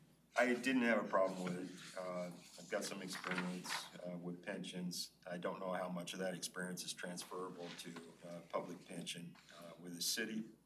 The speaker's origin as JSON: {"language": "English", "town": "Coos Bay", "region": "Oregon", "country": "United States", "lives_now": "Newport, United States", "said": "I'm originally from the Coos Bay area, but Newport has been a wonderful community for us."}